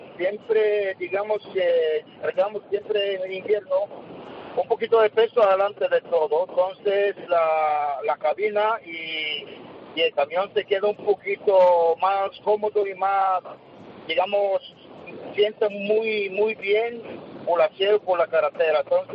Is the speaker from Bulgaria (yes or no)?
yes; Sofia, Sofia City, Bulgaria; now in Spain; esta Navidad te voy a pasar con mi familia en Bulgaria. Yo soy de Sofía.